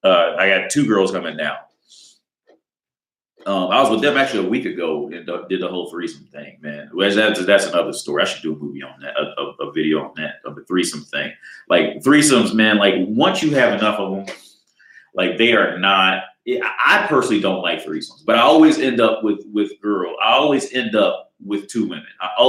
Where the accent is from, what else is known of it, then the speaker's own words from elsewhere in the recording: Ohio, United States; now in Prague, Czech Republic; Okay, because I'm in Prague now. I'm originally from Ohio.